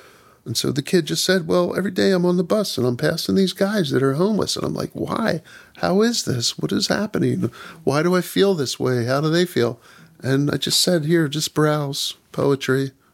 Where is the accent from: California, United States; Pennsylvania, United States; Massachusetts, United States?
Pennsylvania, United States; Melrose Park; I grew up at the northern edge of Philadelphia County in Montgomery County in a neighborhood called Melrose Park, which is literally a block north of Cheltenham Avenue in Cheltenham Township